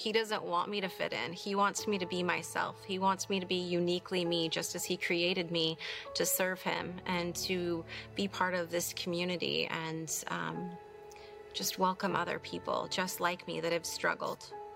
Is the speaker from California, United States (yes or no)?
yes; Ventura, California, United States; this is my story. So I was born and raised in Ventura.